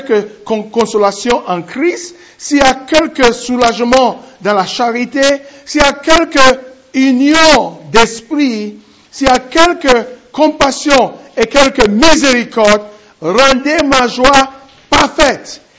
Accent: Limbe, Southwest Region, Cameroon; also born or lived in Ginicom; Et je suis toute mon éducation dans la zone anglophone, à Limbe aussi.

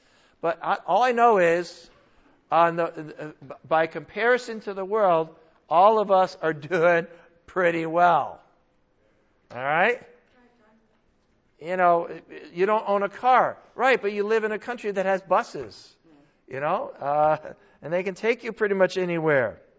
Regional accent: United States; And by the way, I'm an American too, so I tend to not do that as well.

